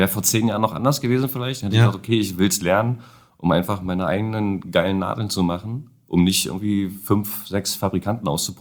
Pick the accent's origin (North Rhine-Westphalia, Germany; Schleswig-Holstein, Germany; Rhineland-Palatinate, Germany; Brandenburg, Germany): Brandenburg, Germany; Niemegk; moved away as an adult; Das nennt sich Niemek. Das ist eine Autobahnabfahrt von der A9.